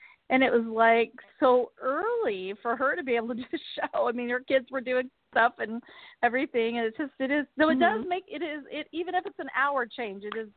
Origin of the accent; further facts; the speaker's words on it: Arizona, United States; Because, I mean, I grew up in Arizona, so still gives me enough excuse to say I just don't do daylight savings time because I didn't grow up that way.